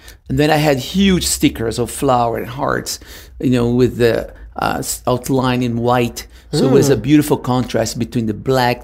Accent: Brazil; me growing up in Brazil where there was chaos everywhere.

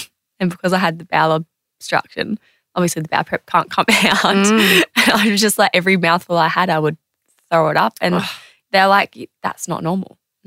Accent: Adelaide, South Australia, Australia; I'm from Adelaide

